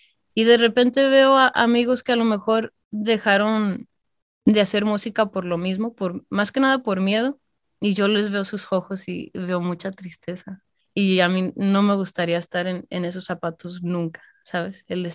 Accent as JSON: {"language": "Spanish", "town": "Calvillo", "region": "Aguascalientes", "country": "Mexico", "said": "yo soy de Calvillo, Aguascalientes, estuvimos como 6, 7 meses viviendo allá"}